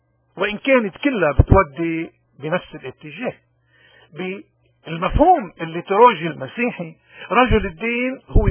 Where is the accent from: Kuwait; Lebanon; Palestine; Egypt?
Lebanon; نحن كلبنانيين وهيدا اليوم، اليوم وبكرة وكل يوم منضل نكرر، شو قضيتنا؟